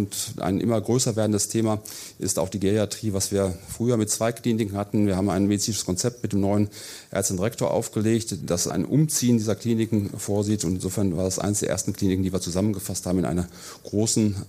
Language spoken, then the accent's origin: German; Essen, North Rhine-Westphalia, Germany; ich komme aus Essen